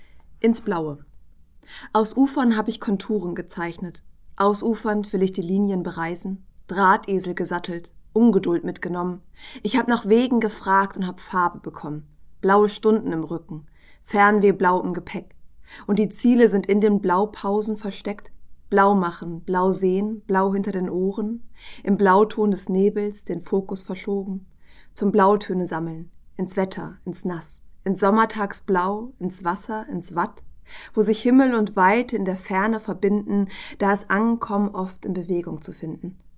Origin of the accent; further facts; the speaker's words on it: Ahrensburg, Schleswig-Holstein, Germany; also born or lived in Hamburg; now in Kiel, Germany; Ich bin hauptsächlich in Ahrensburg und der Umgebung aufgewachsen, also im Kreis Stormarn, bevor ich dann endlich irgendwann nach Kiel gezogen bin, nach einem kurzen Aufenthalt in Hamburg.